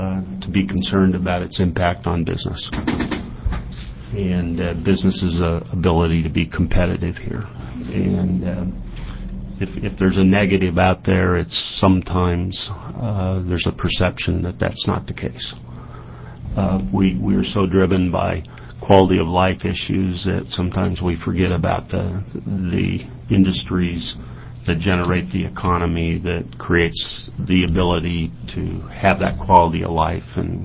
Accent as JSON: {"language": "English", "region": "Oregon", "country": "United States", "tie": "born or raised there", "said": "I'm from the Northwest, and so I've grown up playing in this state my whole life"}